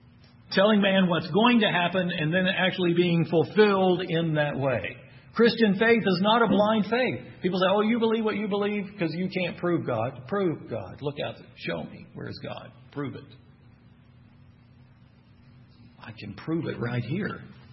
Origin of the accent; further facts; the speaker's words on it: Texas, United States; accent: Texan; I know that's not my Texan accent coming out.